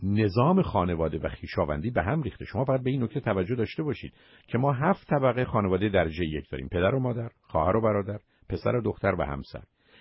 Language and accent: Persian; Iran; من و شما به عنوان یه ایرانی وقتی وارد امریکا میشیم